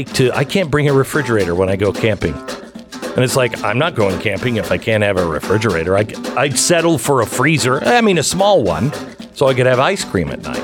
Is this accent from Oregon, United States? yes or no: no; Seattle, Washington, United States; I'm from Seattle. I'm from the West Coast.